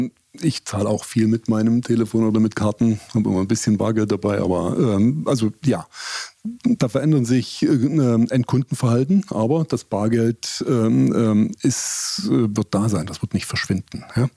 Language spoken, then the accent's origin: German; Saxony, Germany; born there; now in Paderborn, Germany; Meine Kinder sind hier groß geworden. Ich bin gebürtiger Sachse, wohne in Ostwestfalen. Ich würde das schon als Heimat bezeichnen inzwischen.